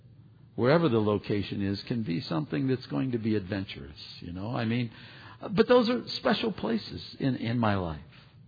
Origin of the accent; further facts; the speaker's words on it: Pennsylvania, United States; now in Riverside, United States; I grew up in Pennsylvania, wanted someplace greener, prayed for someplace greener than Riverside even